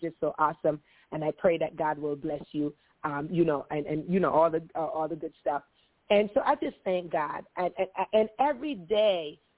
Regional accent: Maryland, United States; from the Maryland area, and I am just so thankful.

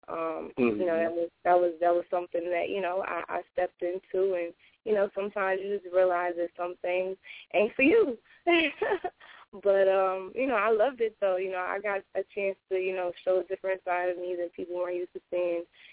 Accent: Delaware, United States; also born or lived in Oklahoma City; I rep Delaware because I grew up there, but I am from Oklahoma City, so I definitely always got to shout out the home team.

